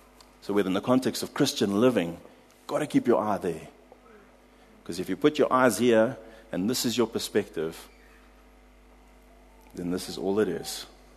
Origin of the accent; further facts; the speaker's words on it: South Africa; I came from South Africa.